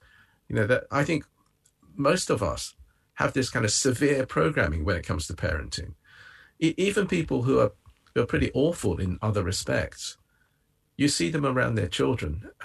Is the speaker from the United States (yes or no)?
no; Japan; English is a second language; the earliest memory I have of those words, Nobel Sho, was when I was still in Japan. I didn't speak English, and I was looking at a picture book